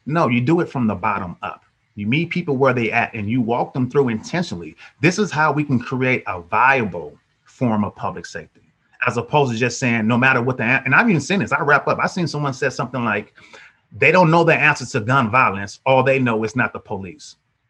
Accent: Oakland, California, United States; And I'm born and raised in Oakland, 1974.

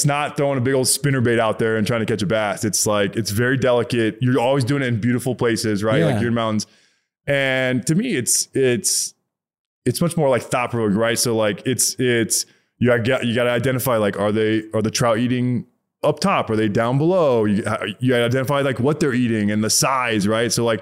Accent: Texas, United States; now in New York, United States; I mean, I never in the world did I imagine growing up in Texas that I would live in New York, let alone raise kids in New York.

